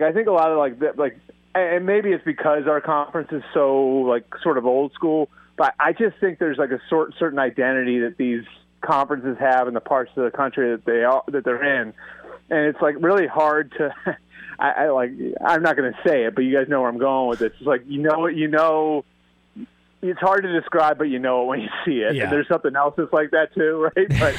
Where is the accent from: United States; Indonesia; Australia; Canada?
United States; East Coast; Yeah, I'm from the East Coast, and my dad's from the Midwest, which is a big part of why I wound up in the Midwest for college.